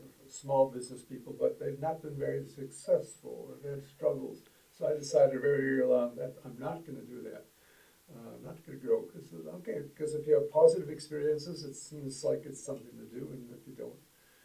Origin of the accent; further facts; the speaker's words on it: United States; moved away as an adult; now in Sweden; Well, I'm from the States originally, but I've lived here for all my adult life.